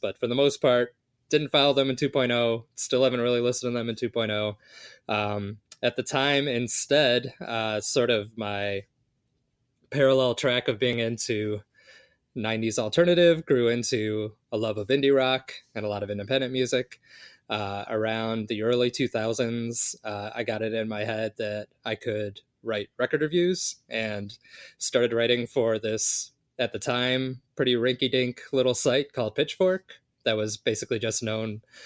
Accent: Chicago, Illinois, United States; I didn't get into them fast enough to go see them at Halloween 95 at Rosemont, even though I was growing up in Chicago

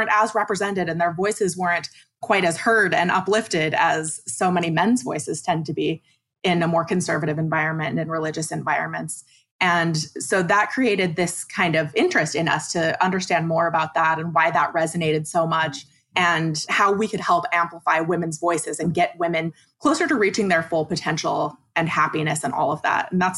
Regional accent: Idaho Falls, Idaho, United States; So as you know, we're identical twins. So we grew up in Idaho Falls, Idaho, and really regular middle class white girl growing up life.

